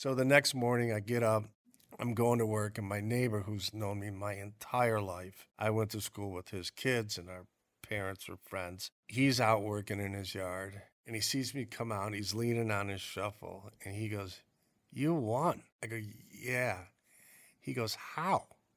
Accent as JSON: {"language": "English", "town": "Rossford", "region": "Ohio", "country": "United States", "tie": "born or raised there", "said": "Growing up in Rossford, to me, was like a Norman Rockwell painting."}